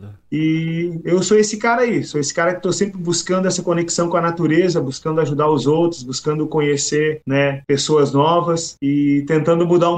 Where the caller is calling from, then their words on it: Torres, Rio Grande do Sul, Brazil; eu falo de Torres, né, Rio Grande do Sul, a mais bela praia gaúcha. Tenho 46 anos